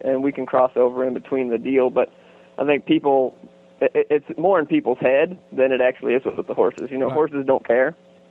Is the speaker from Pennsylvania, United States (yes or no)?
no; Ohio, United States; Well, I grew up in Ohio and started riding dressage horses up there